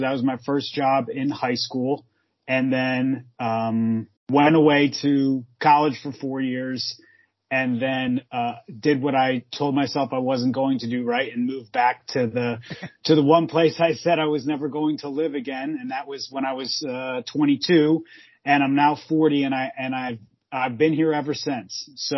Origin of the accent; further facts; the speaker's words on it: Cuyahoga Falls, Ohio, United States; So I grew up in Cuyahoga Falls, went to Silver Lake Elementary, Roberts Middle School, and then graduated from Cuyahoga Falls in 2000.